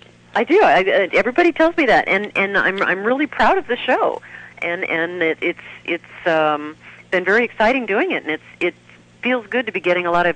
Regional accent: Phoenix, Arizona, United States; also born or lived in San Francisco / Chicago; I was raised in Phoenix. Phoenix, Arizona, actually, so long ago, horses had the right-of-way

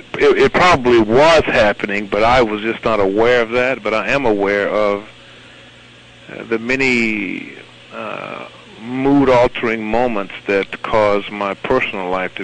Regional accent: Austin, Texas, United States; also born or lived in Oklahoma; I came from Austin, Texas.

